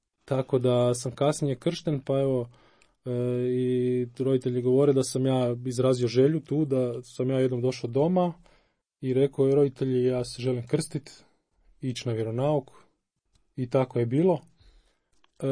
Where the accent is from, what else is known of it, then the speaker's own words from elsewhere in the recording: Zaprešić, Zagreb County, Croatia; odrastao sam u Zaprešiću, roditelji su nas odgajali, brata i mene, u jednom tradicionalnom pogledu